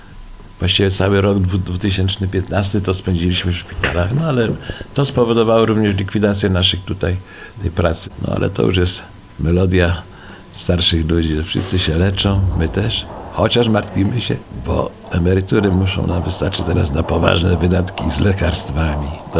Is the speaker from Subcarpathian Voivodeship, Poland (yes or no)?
no; Ostrów Wielkopolski, Greater Poland Voivodeship, Poland; born there; now in Kalisz, Poland; jestem ostrowiakiem. Urodziłem się w Ostrowie Wielkopolskim. Ale już większość życia spędziłem w Kaliszu. Dzieci wychowałem w Kaliszu